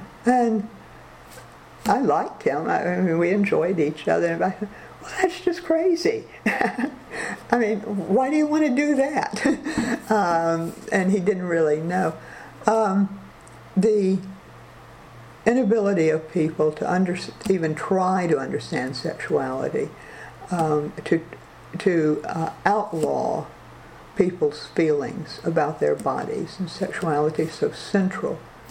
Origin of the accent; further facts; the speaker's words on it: the South, United States; after growing up in the South during the Civil Rights Movement